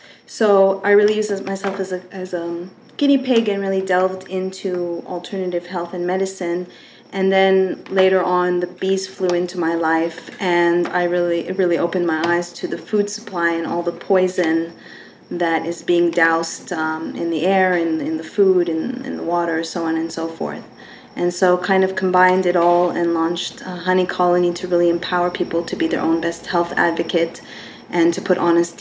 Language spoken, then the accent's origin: English; Canada; I am from Canada, and I was here, it had been, I think, 5 years